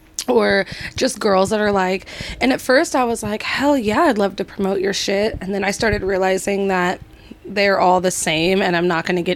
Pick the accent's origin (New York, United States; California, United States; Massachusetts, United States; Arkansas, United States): California, United States; Gilroy; No, I grew up in Gilroy.